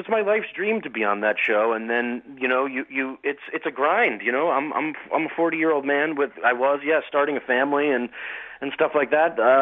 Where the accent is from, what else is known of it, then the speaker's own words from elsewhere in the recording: New York, United States; now in Los Angeles, United States; Yeah, I grew up in New York. I've been here only like about a week or so